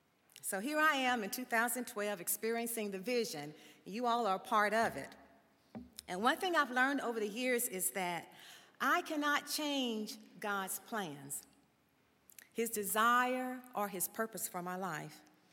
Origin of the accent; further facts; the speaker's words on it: Nicholasville, Kentucky, United States; I grew up in Nicholasville and was familiar with Asbury